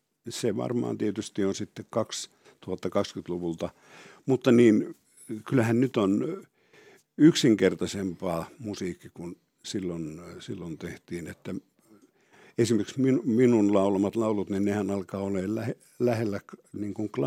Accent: Ylöjärvi, Pirkanmaa, Finland; mutta Ylöjärvi on sitten todella mun kotiseutu

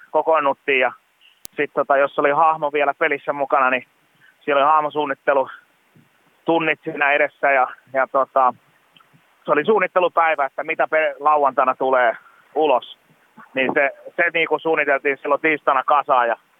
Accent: Valkeakoski, Pirkanmaa, Finland; Joo, mä oon siis Valkeakoskelta kotoisin

